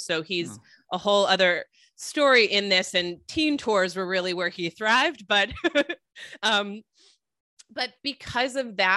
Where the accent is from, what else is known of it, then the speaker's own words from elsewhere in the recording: Midwest, United States; And then we grew up in the Midwest, but they wanted us to have exposure to people from other parts of the country.